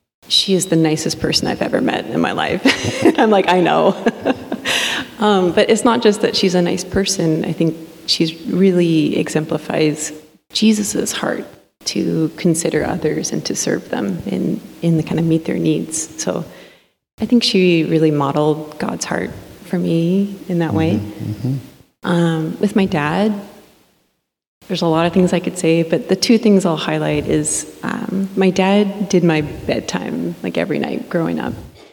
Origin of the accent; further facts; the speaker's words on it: Beaverton, Oregon, United States; And we grew up in Beaverton, kind of the suburbs of Portland, and I would call myself an elder millennial.